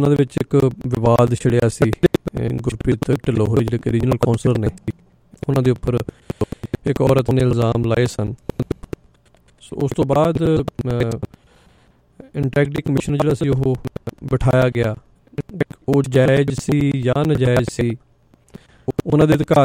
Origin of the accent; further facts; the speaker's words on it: Bheta, Punjab, India; ਜਿਹੜੇ ਸਾਡੇ 4-5 ਪਿੰਡ ਨੇ ਆਲੇ ਦੁਆਲੇ, ਜਿਹਦੇ ਵਿੱਚ ਸਾਡਾ ਪਿੰਡ ਭੇਟਾ ਪੈਂਦਾ ਜੀ ਨਾਲ